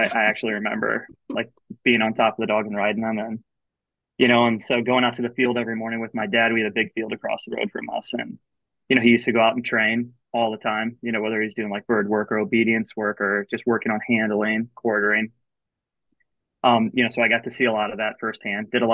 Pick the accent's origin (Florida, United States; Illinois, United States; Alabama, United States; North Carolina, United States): Illinois, United States; Joliet; also born or lived in Decatur; now in St. Louis, United States; We grew up in Joliet, Illinois, and then moved to some of the areas that were a little bit more rural outside of there, and then moved down to Decatur.